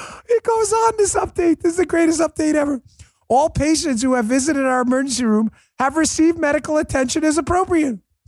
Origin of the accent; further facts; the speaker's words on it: New York, United States; I grew up in New York.